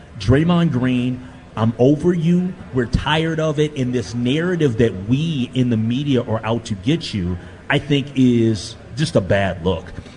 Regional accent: Minnesota, United States; I actually, as a Minnesotan, I'm embarrassed by it

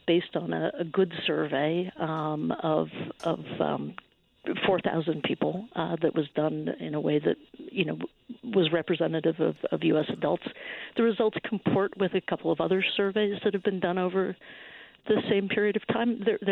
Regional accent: Chicago, Illinois, United States; Grew up on the South Side, but I was always a Cubs fan, not a Sox fan.

